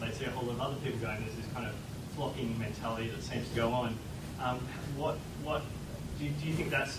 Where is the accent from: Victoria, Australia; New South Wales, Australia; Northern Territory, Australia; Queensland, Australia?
New South Wales, Australia; Sydney; from Sydney